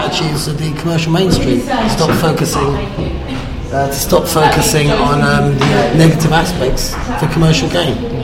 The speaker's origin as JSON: {"language": "English", "region": "London", "country": "United Kingdom", "tie": "born or raised there", "said": "Basically, I grew up in Notting Hill, Labrador. I'm older than I look, so I'm talking 70s, early 80s."}